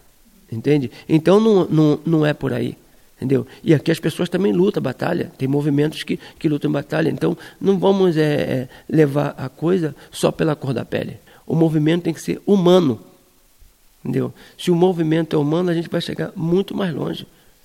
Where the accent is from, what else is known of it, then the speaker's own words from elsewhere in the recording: Brazil; now in Europe; Eu sou brasileiro, nasci numa comunidade pobre, sabe?